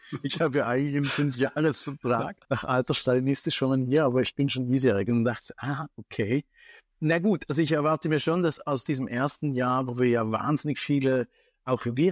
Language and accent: German; Switzerland; now in Vienna, Austria; Und plötzlich sage ich, ich bin doch Schweizer und jetzt mache ich hier ein Projekt.